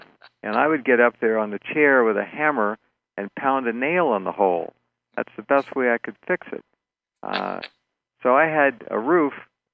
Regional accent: Los Angeles, California, United States; also born or lived in Santa Barbara; I grew up in Los Angeles area, basically, and when I was 17, I moved up to Santa Barbara

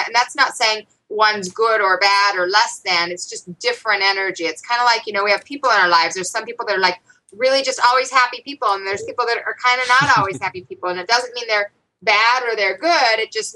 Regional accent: Salt Lake City, Utah, United States; When I was growing up in Salt Lake City, Utah, in the late 70s, early 80s, when these things were starting to happen to me, you didn't talk about it.

